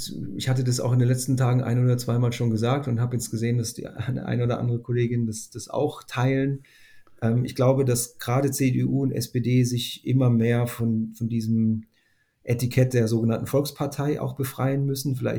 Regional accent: Northern Germany, Germany; würden wir vielleicht als Norddeutsche sagen

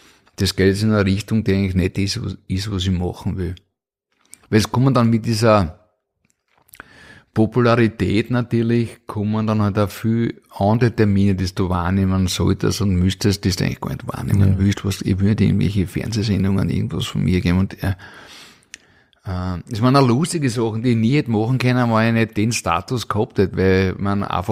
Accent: Vienna, Austria; born there; In meinem Alter, geboren 1973 in Wien

